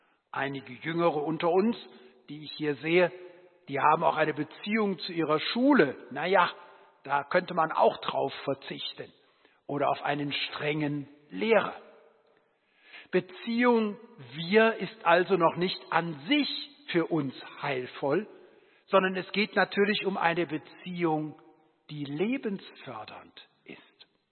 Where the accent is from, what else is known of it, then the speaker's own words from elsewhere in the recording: Cologne, North Rhine-Westphalia, Germany; born there; meine Großmutter in Köln, wo ich geboren bin